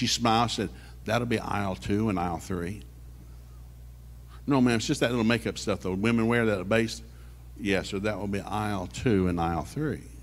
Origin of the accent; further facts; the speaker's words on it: Tennessee, United States; We grew up in Tennessee. There's no seafood there